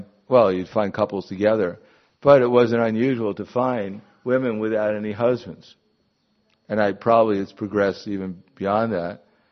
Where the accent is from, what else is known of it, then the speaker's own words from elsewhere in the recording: Brooklyn, New York, United States; I remember when I grew up in Brooklyn, which nowadays doesn't exactly look like when I grew up.